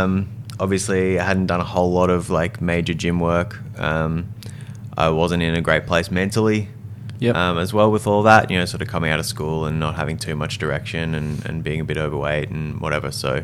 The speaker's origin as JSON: {"language": "English", "town": "Brisbane", "region": "Queensland", "country": "Australia", "tie": "born or raised there", "said": "So I was born and bred in Brizzy. Went to school at Churchy, just down the road."}